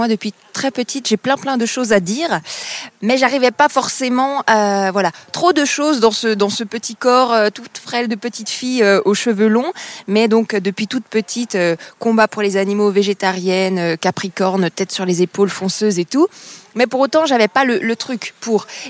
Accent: Grand Est, France; je passe la moitié de mes semaines à Paris et l'autre moitié chez moi, en Alsace.

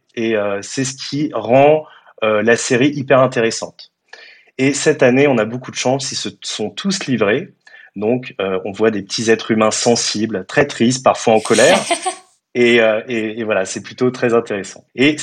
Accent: France; Donc là, on est fiers, en plus, en tant que Français.

